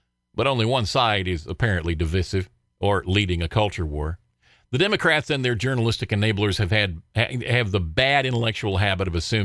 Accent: the South, United States; I've told the story about being born and raised in the South and how here in the South, racism was kind of something we've talked about being in the past.

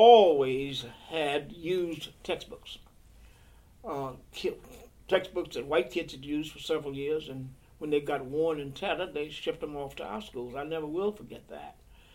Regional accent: Kentucky, United States; there was some tolerance, some racial tolerance in my hometown, but it was still Kentucky.

